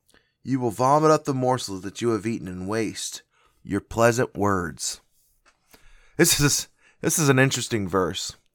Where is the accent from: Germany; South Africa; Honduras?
Germany; now in United States; Growing up in Germany, I had an understanding of kind of how Europe worked.